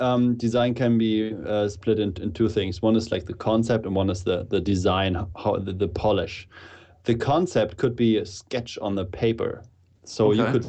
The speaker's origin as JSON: {"language": "English", "country": "Germany", "said": "I'm from Germany."}